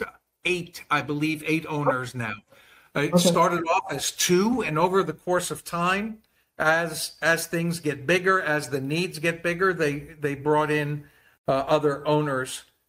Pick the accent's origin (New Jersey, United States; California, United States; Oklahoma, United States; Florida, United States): New Jersey, United States; I'm from New Jersey, so I grew up loving sports all my life.